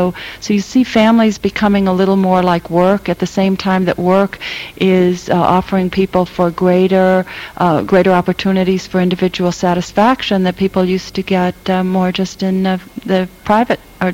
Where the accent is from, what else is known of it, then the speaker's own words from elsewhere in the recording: Kalamazoo, Michigan, United States; I grew up in Kalamazoo, Michigan, which you'd think of as still, you know, pretty slow, easygoing place.